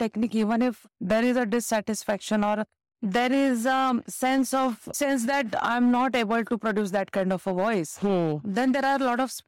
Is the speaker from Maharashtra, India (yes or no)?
yes; Pune, Maharashtra, India; Born and brought up in Pune.